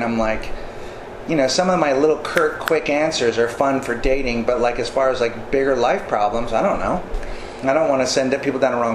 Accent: Ross, California, United States; up in Ross. I went to Redwood High School.

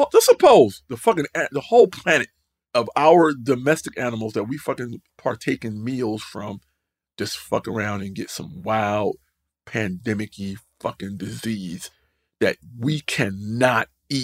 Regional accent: North Carolina, United States; Like, I'm from North Carolina, man. I done tried it all, bro.

